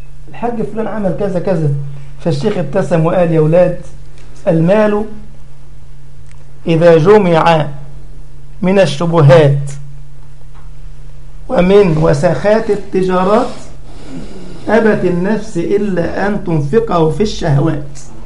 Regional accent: Egypt; ذهبنا الرجل أعمال كبير عندنا في مصر

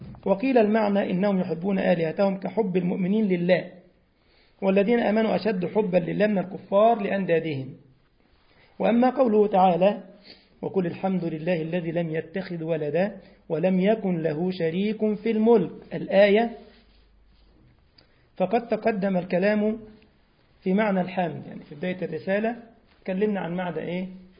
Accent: Egypt; يعني كان يقولوها دعابة كده عندنا في مصر في وجه إبلي. واحد بيقول له واحد من وجه إبلي بلدياتنا

